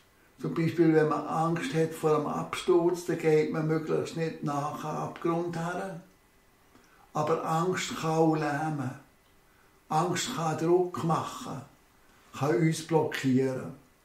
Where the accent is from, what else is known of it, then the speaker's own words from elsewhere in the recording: Switzerland; wir als Schweizer sind so stolz auf all die Freiheiten, die wir dürfen haben, die uns unsere Vorväter haben erkämpft und haben errungen.